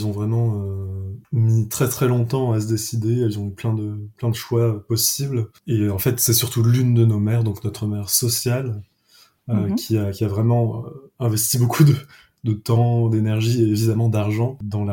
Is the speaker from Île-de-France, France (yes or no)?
yes; Paris, Île-de-France, France; Pour ce qui me concerne, moi, je fais encore des études à Lyon, voilà. Et j'ai grandi à Paris.